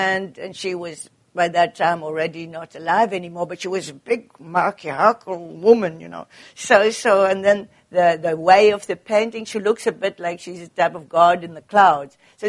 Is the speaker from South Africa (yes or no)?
yes; South Africa; now in Netherlands; Well, I never thought to stay in Holland. I mean, this is not to say something bad about my home country. I mean, house country, or do you say, because I lived there now for so many years, so obviously it can't be that bad a place. But I always wanted to go back to South Africa.